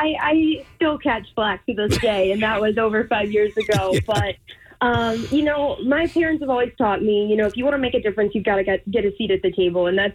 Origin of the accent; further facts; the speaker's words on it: Mississippi, United States; So I grew up in Mississippi, so this movie is super special to me.